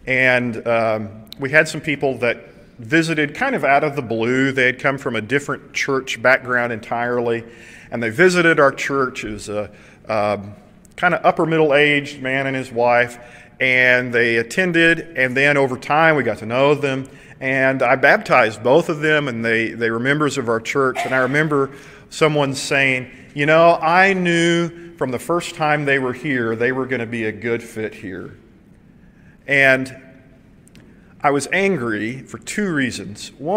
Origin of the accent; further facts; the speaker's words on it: Seminole, Oklahoma, United States; One of my favorite stories, growing up in Seminole, Oklahoma, we knew the local judge there